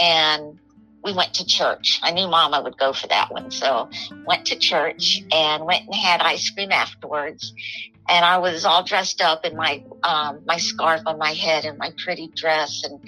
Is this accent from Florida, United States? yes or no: yes; Miami, Florida, United States; born there; I was born in Miami.